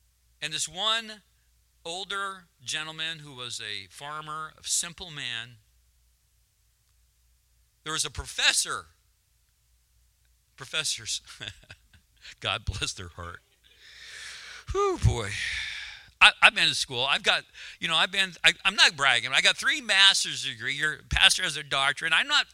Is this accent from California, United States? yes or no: yes; California, United States; in California of all places, that's, in fact, I was raised in California, don't hold that against me, but I was under Ronald Reagan, so that's good.